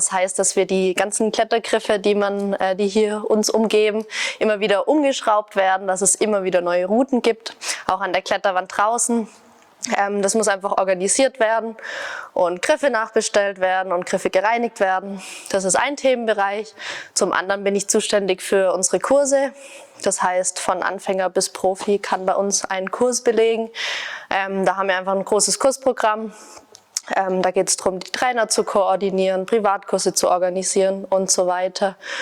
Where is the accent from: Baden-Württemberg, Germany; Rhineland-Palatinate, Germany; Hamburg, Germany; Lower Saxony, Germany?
Baden-Württemberg, Germany; Neckarsulm; weil ich komme aus Neckarsulm bei Heilbronn